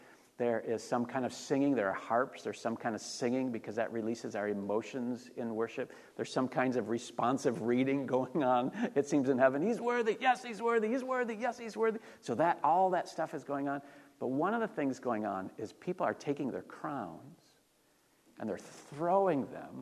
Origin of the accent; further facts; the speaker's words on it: California, United States; I mean, we're from California, aren't we? It's not like we're from Iowa.